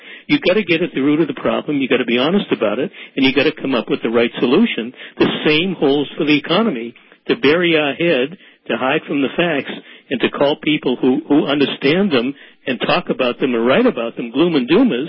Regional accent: Massachusetts, United States; I grew up in the Massachusetts

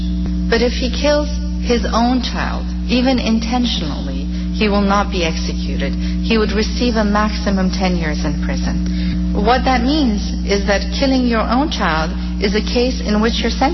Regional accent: Iran; Ladies and gentlemen, I come from Iran

